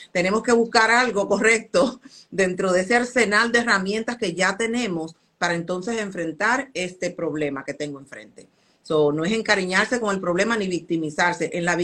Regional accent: Dominican Republic; Yo soy de la República Dominicana y en mi país una guagua, que en México le dicen el camión, en otros países le dicen el autobús.

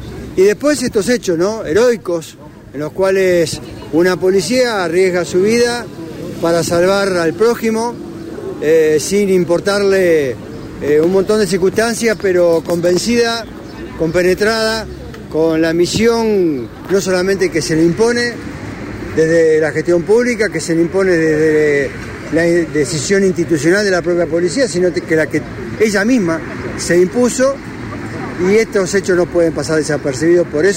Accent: Santa Fe, Argentina; como santafesino en general

